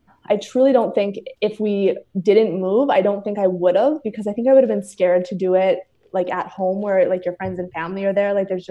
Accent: Calgary, Alberta, Canada; I'm originally from Calgary, Alberta, in Canada

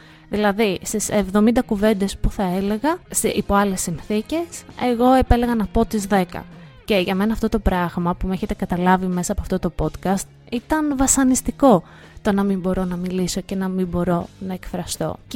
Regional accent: Varda, Western Greece, Greece; γιατί δεν είχα αυτή την νεοϋορκέζικη προφορά, προφανώς, γιατί γεννήθηκα και μεγάλωσα στη Βάρδα Ηλίας, με ένα μικρό διάλειμμα της Σάμου και της Θεσσαλονίκης όπου πήγα να σπουδάσω.

